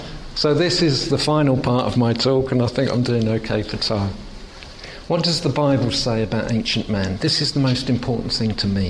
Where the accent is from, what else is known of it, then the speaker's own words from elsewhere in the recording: England, United Kingdom; And as an Englishman, the first Christian book I was ever given before I came to faith in Jesus was Basic Christianity by John Stott.